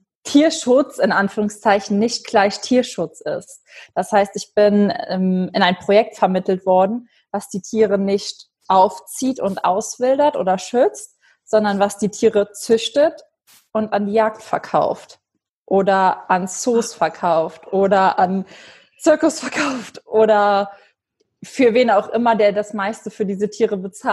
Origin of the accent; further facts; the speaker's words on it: Germany; Aber aufgrund von Corona sitze ich gerade in der Eifel fest. Also das ist im Westen von Deutschland, in der Nähe von der luxemburgischen Grenze. Das ist mein Heimatort und da bin ich jetzt auch gerade eben aufgrund der Pandemie.